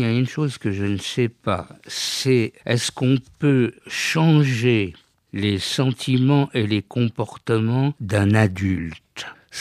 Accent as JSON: {"language": "French", "town": "Paris", "region": "Île-de-France", "country": "France", "tie": "born or raised there", "said": "Bon, moi je suis né à Paris, mais bon, voilà."}